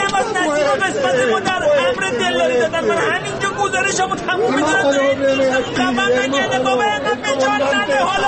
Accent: Iran; حاج آقا من خبرنگار ایرانی هستم

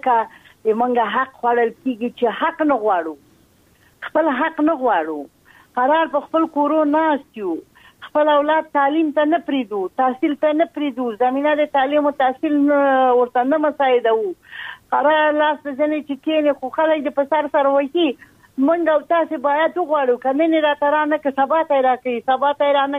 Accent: Afghanistan; مونږ افغانان یو دی افغانی په رسم و رواج باندې باید خپل حیثیت او ساتي.

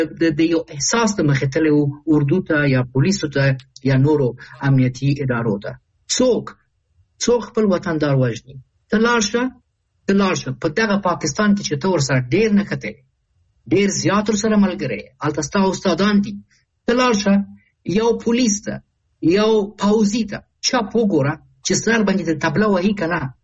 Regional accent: Kabul, Afghanistan; زه د کابل یم.

